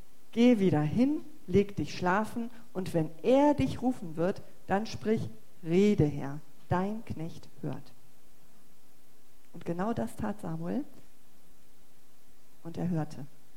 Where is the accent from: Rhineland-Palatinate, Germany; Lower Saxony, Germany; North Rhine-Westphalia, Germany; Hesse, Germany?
Lower Saxony, Germany; Emden; born there; ich bin in Ostfriesland geboren, in Emden. Und wenn ich nur einmal in Emden über den Marktplatz gehe und nur höre, wie die Leute da alle reden, dann fange ich sofort auch wieder an, ganz breit zu reden.